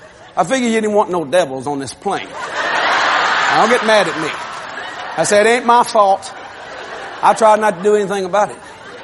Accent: Louisiana, United States; I'm a television evangelist. I'm from Louisiana.

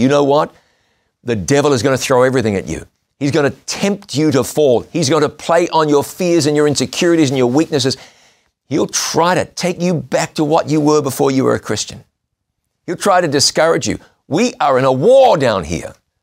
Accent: New Zealand; I recall once in my home country of New Zealand flying on a little plane from one place to another.

